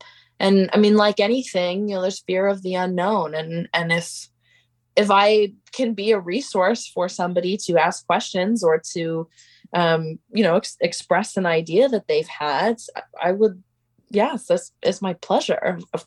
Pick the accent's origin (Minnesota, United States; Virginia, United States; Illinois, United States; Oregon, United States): Oregon, United States; Portland; I grew up in Portland, and we spent a lot of time throughout my childhood on the Oregon coast, south, like Waldport and Yahats.